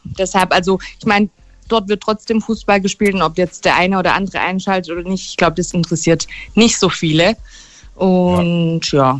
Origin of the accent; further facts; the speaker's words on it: Turkey; now in Germany; Ich bin Türkin, komme aus der Türkei und bin Moslem.